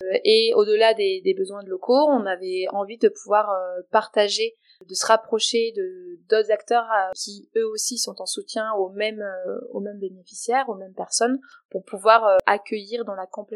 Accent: Briançon, Provence-Alpes-Côte d'Azur, France; Et il a essaimé à Briançon, qui est ma ville natale, en 2020

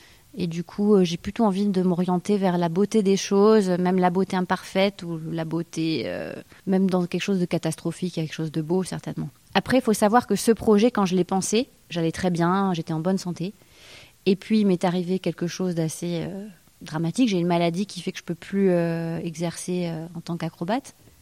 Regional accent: Grenoble, Auvergne-Rhône-Alpes, France; Moi, je viens à la base, je suis grenobloise en fait. Donc j'ai été élevée un peu dans une maison perdue au sommet d'une montagne

